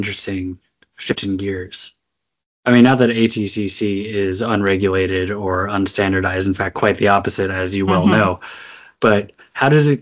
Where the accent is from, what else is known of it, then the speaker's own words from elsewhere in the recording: Long Island, New York, United States; Yeah, born and raised on Long Island, and went to school everywhere outside of Long Island in New York.